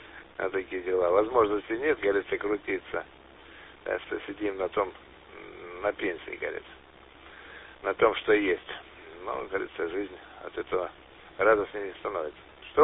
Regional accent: Makiivka, Donetsk Oblast, Ukraine; Да я сам родом из Макеевки, говорится, знаю, что там погоды такие.

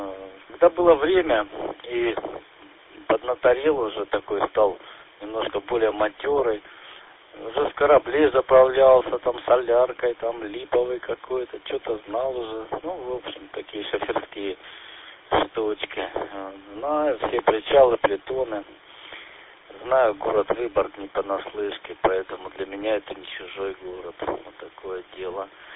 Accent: North Caucasus, Russia; Это вот мое пожелание, так как я с Северного Кавказа.

